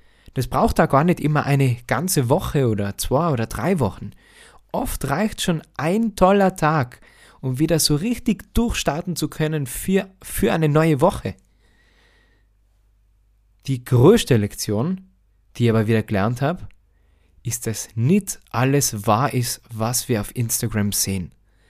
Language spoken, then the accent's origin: German; Tyrol, Austria; Wie du vielleicht weißt oder vielleicht auch hören kannst, ich bin ja aus Tirol und da ist es so schön